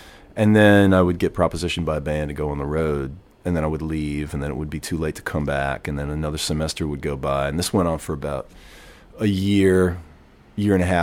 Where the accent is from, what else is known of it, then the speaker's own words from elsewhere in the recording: New York City, New York, United States; born there; now in Texas, United States; I was born in New York.